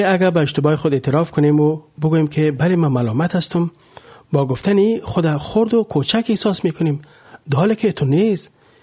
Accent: Afghanistan; کل ما شکر افغان هستیم، وطن خود دوست داریم، خوش هستیم که افغان هستیم

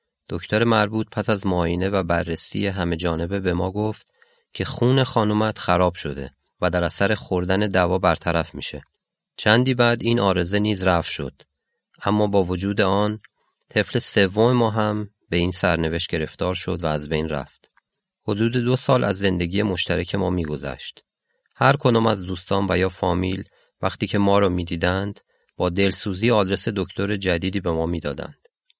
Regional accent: Iran; و از ایران هستم.

